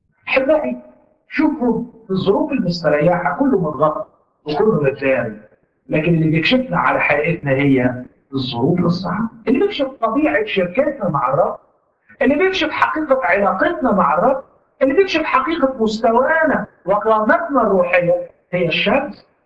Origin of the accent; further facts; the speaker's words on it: Upper Egypt, Egypt; والبلح اول ما بيطلع سموه عندنا في الصعيد بكوش نكش